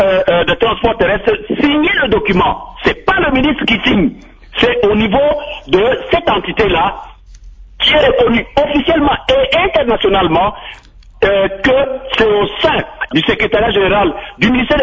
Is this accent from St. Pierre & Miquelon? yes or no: no; DR Congo; Nous, en tant que Congolais